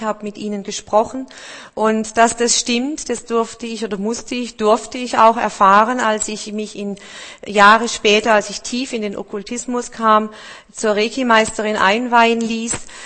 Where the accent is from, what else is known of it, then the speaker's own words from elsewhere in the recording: Todtnau, Baden-Württemberg, Germany; Und ich bin aus dem tiefen Schwarzwald, aus Todtnau, in der Nähe von Feldberg, Freiburg, Titisee, vielleicht auch ein Begriff, das einige kennen, also ein richtiges Schwarzwaldmädel.